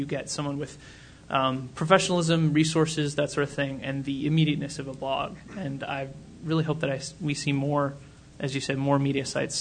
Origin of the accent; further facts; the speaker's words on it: Midwest, United States; Sorry, I'm from the Midwest.